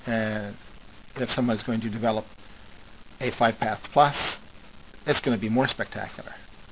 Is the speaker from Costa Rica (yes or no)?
no; Nanaimo, British Columbia, Canada; I'm from British Columbia, Canada, a wonderful place called Nanaimo.